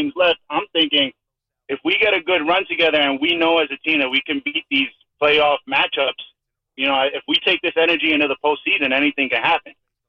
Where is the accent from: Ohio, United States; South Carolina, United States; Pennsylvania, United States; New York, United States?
New York, United States; Queens; now in Miami, United States; I live in Miami. I'm from Queens.